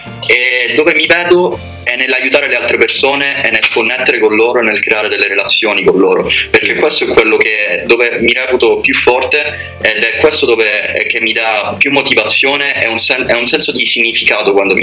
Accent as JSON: {"language": "Italian", "region": "Sicily", "country": "Italy", "tie": "born or raised there", "lives_now": "Germany", "said": "sono passato da un luogo freddo a un altro, dalla Polonia qui in Germania, per cui aspetto di andare in Sicilia tra poco, nella mia terra natia."}